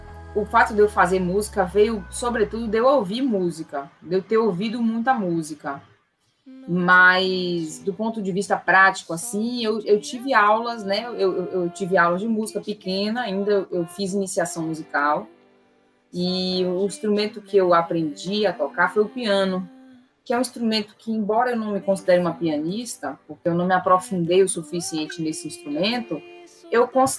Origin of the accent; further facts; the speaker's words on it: Salvador, Bahia, Brazil; Sou natural de Salvador, nasci aqui, sim, me criei aqui.